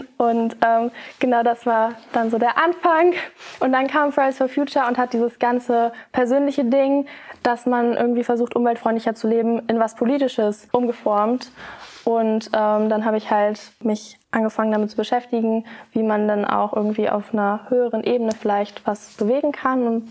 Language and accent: German; Paderborn, North Rhine-Westphalia, Germany; 18 Jahre alt und ich komme aus Paderborn.